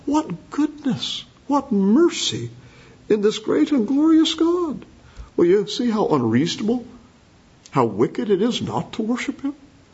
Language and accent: English; Longview, Washington, United States; I'm from Longview, so I can say that, right?